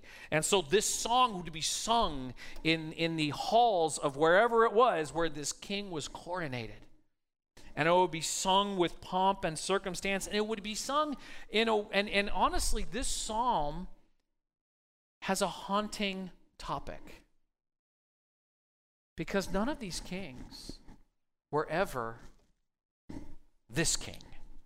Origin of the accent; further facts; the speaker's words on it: United States; I'm an American, so raw America, I don't have a king